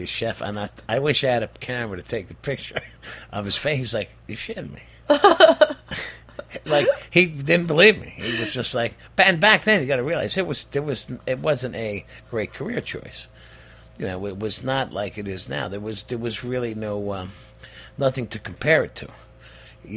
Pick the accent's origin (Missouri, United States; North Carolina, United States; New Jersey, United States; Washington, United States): New Jersey, United States; also born or lived in Brooklyn, New York; I was born in Bed-Stuy, and we moved to the Jersey Shore when I was one.